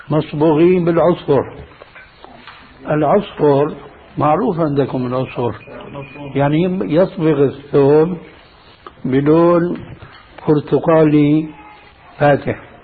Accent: Syria; كانت إلى عهد قريب عندنا في سوريا للرجال.

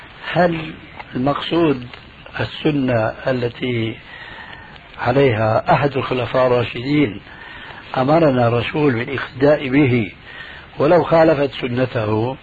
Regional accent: Damascus, Damascus Governorate, Syria; لعله تأقلم عندكم كما فعل اخوه عندنا في دمشق

